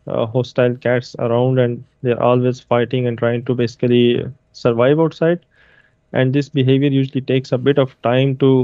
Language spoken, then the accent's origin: English; Pakistan; I am from Pakistan.